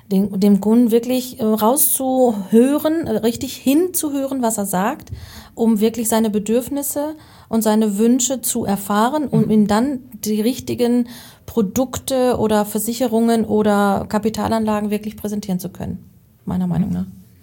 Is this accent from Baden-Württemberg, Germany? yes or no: no; North Rhine-Westphalia, Germany; born there; ich komme gebürtig aus Ostwestfalen.